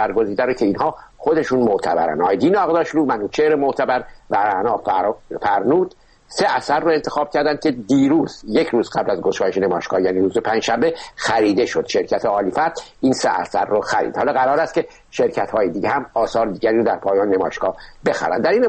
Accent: Shiraz, Fars, Iran; یک باغی است در شیراز که باغ بسیار زیبایی است. من هم اهل شیرازم، باغ زیاد دیدم.

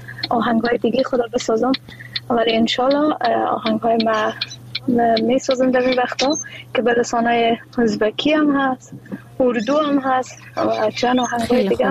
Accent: Afghanistan; first language Dari; زبان مادری ما دری است، ولی من خودم علاقمندی خاص به لسانهای مختلف و زبانهای مختلف دارم

